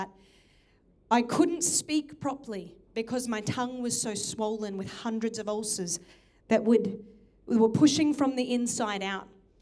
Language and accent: English; Townsville, Queensland, Australia; I was from Townsville and there was a lot of weird people in Townsville and I didn't want to be one of them.